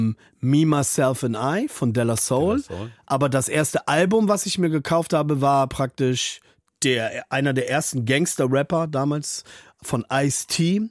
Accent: Braunschweig, Lower Saxony, Germany; Viele haben in Braunschweig, wo ich herkomme, eigentlich nur Heavy-Metal gehört.

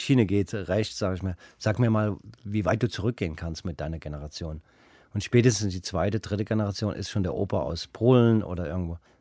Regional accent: Höhr-Grenzhausen, Rhineland-Palatinate, Germany; Ich komme aus Koblenz, Hörgrenzhausen.

